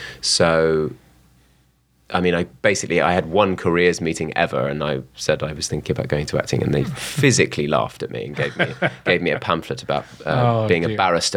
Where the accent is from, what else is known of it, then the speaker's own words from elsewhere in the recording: London, United Kingdom; I grew up in Merton Park, which is southwest London. My family is still near there, quite near to where the Wimbledon tennis stadium is.